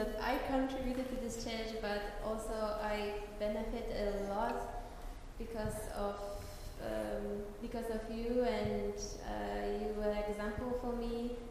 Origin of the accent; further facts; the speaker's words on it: Poland; And afterwards I'm going back to my home country, to Poland